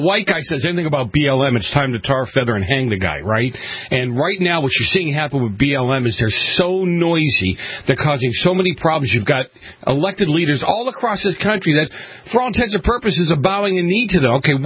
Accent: Boston, Massachusetts, United States; Listen, I grew up in Boston in the 70s, a lot of turmoil there.

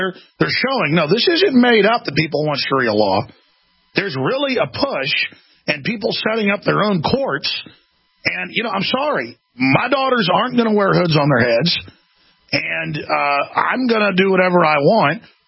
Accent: United States; I'm an American.

